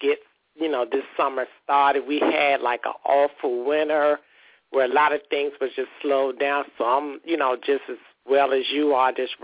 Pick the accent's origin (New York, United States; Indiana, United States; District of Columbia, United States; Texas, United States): District of Columbia, United States; Washington; Washingtonian native, born and raised in D.C.